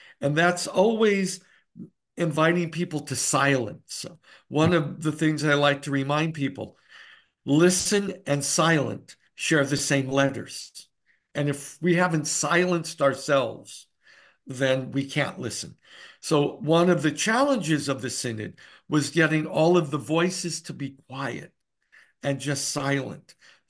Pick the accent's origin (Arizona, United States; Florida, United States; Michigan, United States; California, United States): California, United States; coming from the West Coast, I grew up in California, and I came here after graduate studies.